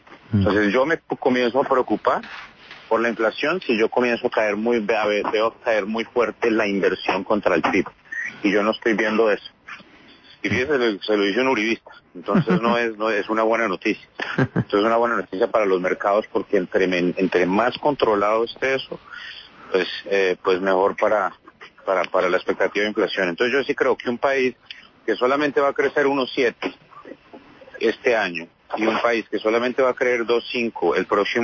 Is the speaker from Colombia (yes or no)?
yes; Colombia